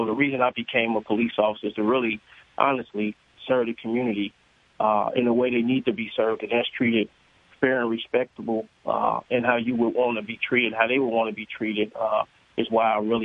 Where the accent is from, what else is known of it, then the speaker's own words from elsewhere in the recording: Gary, Indiana, United States; Kim, I'm also from Gary, Indiana. I just recently relocated to the southern part of the state, central Indiana part of the state.